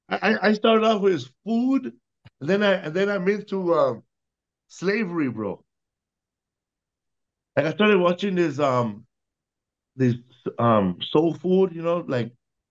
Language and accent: English; California, United States; because I'm from California. You know, we don't have too much soul food over here